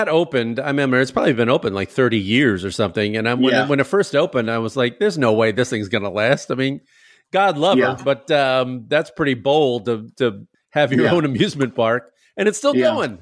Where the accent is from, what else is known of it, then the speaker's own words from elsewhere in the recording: Chicago, Illinois, United States; Well, I'm a Midwest guy. I'm from Chicago.